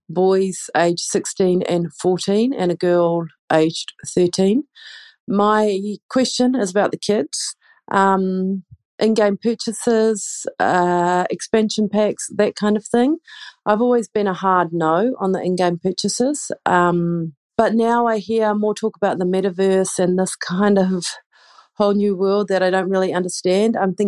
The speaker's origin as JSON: {"language": "English", "country": "New Zealand", "lives_now": "Tashkent, Uzbekistan", "said": "I'm calling from Tashkent in Uzbekistan. I'm originally from New Zealand"}